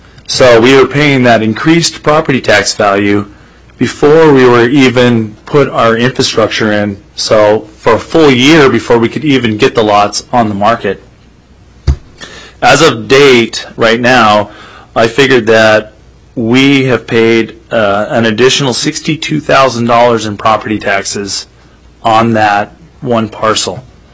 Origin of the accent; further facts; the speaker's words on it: Juneau, Alaska, United States; I'm from Juneau, Alaska here.